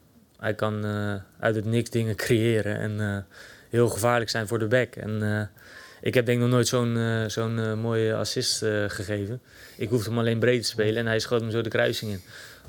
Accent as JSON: {"language": "Dutch", "town": "Maasland", "region": "South Holland", "country": "Netherlands", "tie": "born or raised there", "also_born_or_lived": "Vlaardingen / Brabant", "said": "Ja, ik ben geboren in Vlaardingen. En ik heb, ja, wat is het? Ik denk tot mijn 9 of 10 of zo in Maasland gewoond."}